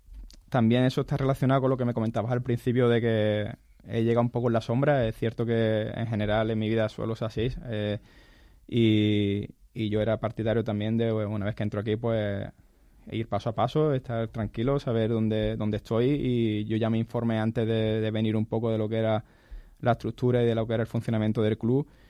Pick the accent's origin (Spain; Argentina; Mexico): Spain; La Línea de la Concepción, Andalusia; que yo soy de La Línea, tuve la oportunidad también de jugar allí en el primer equipo de la Balona.